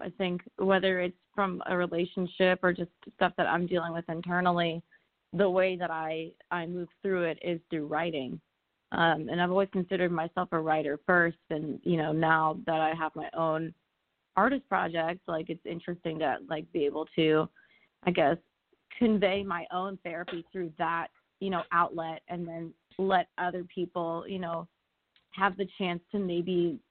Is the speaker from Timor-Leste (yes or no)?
no; Florida, United States; Weird because I grew up in Florida, and like, there really was never much of a music industry. I mean, there was like Latin music down in Miami, but I'm like Syrian